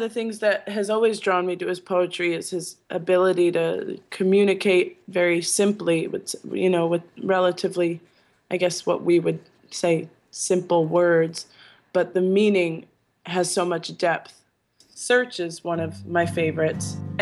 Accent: Maplewood, New Jersey, United States; also born or lived in Queens, New York; I was born in New York. I was born in Queens, and I lived there till I was about 5 years old. And I grew up in Maplewood, New Jersey.

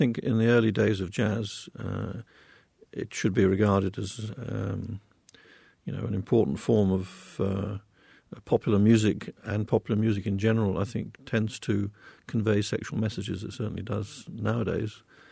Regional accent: England, United Kingdom; As an Englishman

